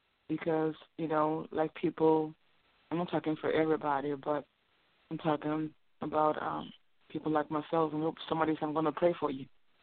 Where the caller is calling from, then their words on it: Baltimore, Maryland, United States; I'm calling from Baltimore, Maryland.